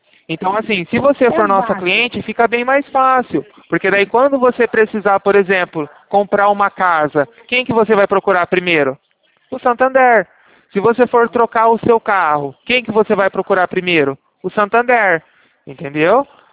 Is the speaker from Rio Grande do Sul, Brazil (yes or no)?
no; São Paulo, Brazil; Eu sou daqui de São Paulo.